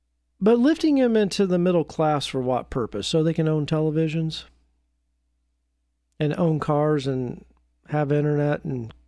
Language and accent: English; Indiana, United States; now in Portland, United States; I know in my hometown in Indiana, throughout what's called the Rust Belt in the upper Midwest, you see all these abandoned factories